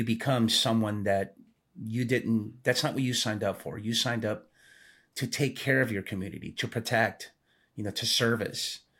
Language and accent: English; Lima, Peru; moved away; I was born and raised in Lima, Peru, and soccer's my life.